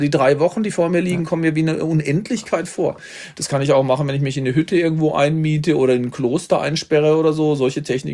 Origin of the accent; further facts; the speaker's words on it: Baden-Württemberg, Germany; weil in Baden-Württemberg, wo ich herkomme, gibt es Dreikönig sozusagen der Eckpunkt